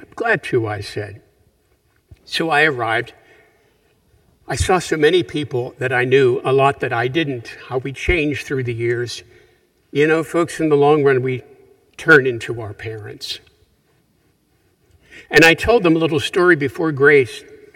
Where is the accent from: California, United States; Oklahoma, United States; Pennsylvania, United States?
Pennsylvania, United States; Punxsutawney; I'm coming fresh from Punxsutawney, Pennsylvania, my hometown.